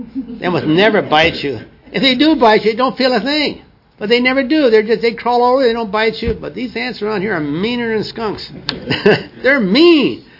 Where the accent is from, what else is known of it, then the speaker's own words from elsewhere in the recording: Wisconsin, United States; But I was from Wisconsin. We had some really nice soil up there.